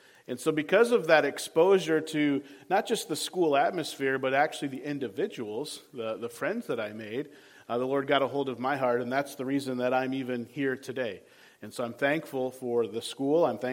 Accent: Farwell, Michigan, United States; also born or lived in Midland; I grew up in northern Michigan, and I know you think you're in northern Michigan already, but I grew up in the Farwell-Clair area. So that's where my growing up days were spent.

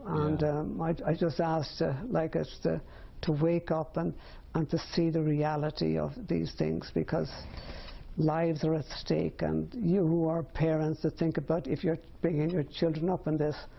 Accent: Ireland; and being an Irishman, drink was a lot to me.

